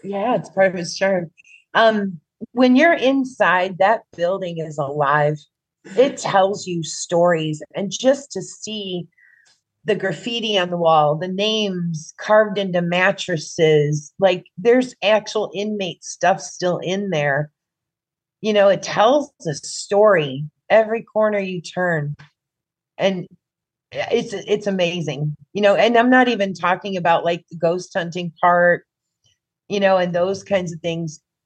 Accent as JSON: {"language": "English", "town": "Crown Point", "region": "Indiana", "country": "United States", "tie": "born or raised there"}